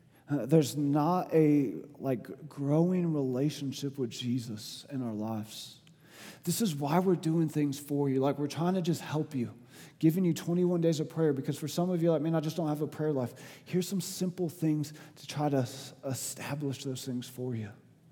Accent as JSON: {"language": "English", "region": "Bible Belt", "country": "United States", "said": "I'm from the Bible Belt, and I walked in, and I was like, man, this is kind of weird and different."}